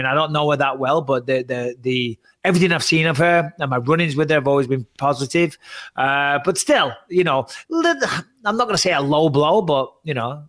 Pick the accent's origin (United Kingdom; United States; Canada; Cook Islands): United Kingdom; England; Oh, I get it all the time when I say I'm English.